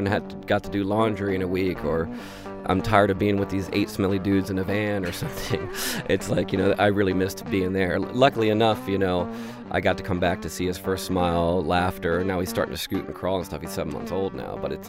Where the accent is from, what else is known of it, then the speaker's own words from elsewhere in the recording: Baltimore, Maryland, United States; I've been a musician and hanging around Baltimore, in and around Baltimore, since I was born, pretty much.